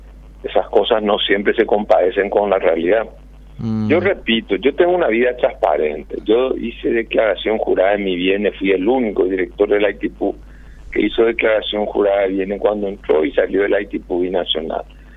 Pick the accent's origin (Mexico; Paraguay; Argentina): Paraguay; ilusionado en hacer algo por el Paraguay, por mi país, por mi patria y por mi pueblo.